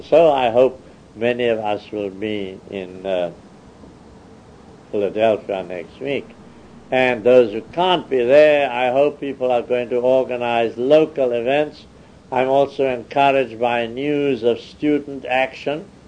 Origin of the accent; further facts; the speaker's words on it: Port Elizabeth, Eastern Cape, South Africa; He was hanged, came from my hometown, Port Elizabeth, was hanged in Pretoria.